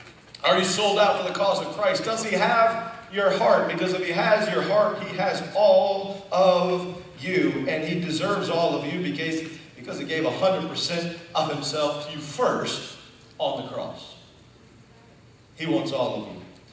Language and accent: English; Indiana, United States; Hey, fellow Hoosier, because we're both from Indiana, come over here.